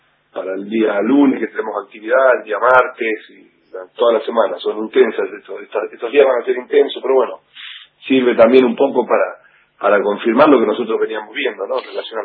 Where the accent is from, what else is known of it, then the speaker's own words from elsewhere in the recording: Chivilcoy, Buenos Aires Province, Argentina; el nivel de tarifas que teníamos en el interior, bueno, yo soy de Chivilcoy, digamos